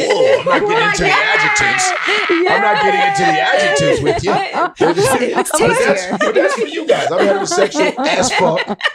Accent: Chicago, Illinois, United States; So I was still living in, I'm from Chicago, so I was still living in Chicago

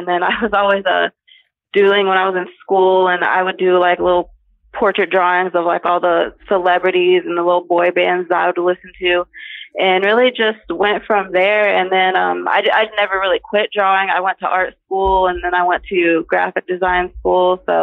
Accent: Ohio, United States; Yes, I was. Yep. Lived here my entire life.

